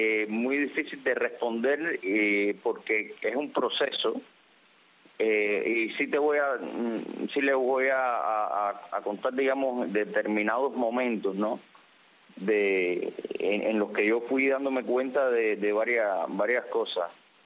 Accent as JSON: {"language": "Spanish", "country": "Cuba", "said": "uno de los cubanos que vive aquí. Me considero un cubano más"}